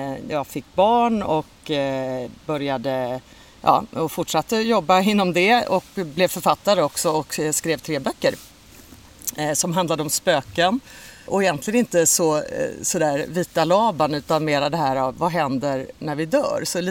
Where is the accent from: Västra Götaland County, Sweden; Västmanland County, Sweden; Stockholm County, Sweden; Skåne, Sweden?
Skåne, Sweden; Jag växte upp på landet i Skåne. Jag hade häst och hund och jag var väldigt mycket ute i naturen.